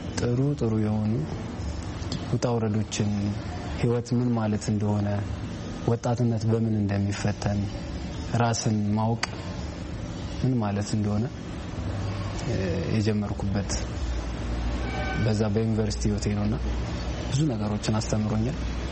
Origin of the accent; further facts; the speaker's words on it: Addis Ababa, Ethiopia; ተወልጄ ያደግኩት አዲስ አበባ ነው።